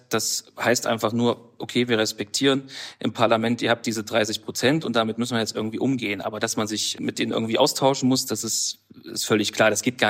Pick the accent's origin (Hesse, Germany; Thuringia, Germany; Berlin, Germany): Thuringia, Germany; Weimar; darf da meine Heimat in Weimar vertreten.